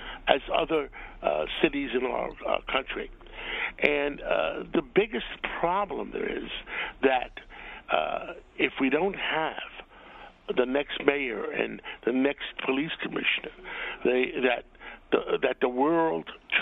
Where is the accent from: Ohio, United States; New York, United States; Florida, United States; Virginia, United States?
New York, United States; And that describes me. I'm a New Yorker.